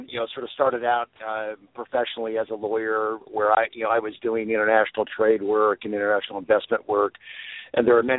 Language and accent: English; Maryland, United States; On a farm in the Eastern Shore of Maryland.